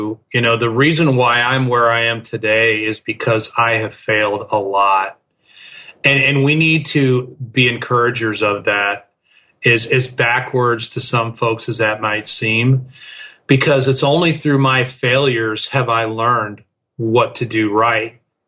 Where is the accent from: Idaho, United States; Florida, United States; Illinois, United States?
Illinois, United States; Chicago; me growing up in the Chicago area, I was shoveling sidewalks, I was mowing lawns, I was delivering newspapers.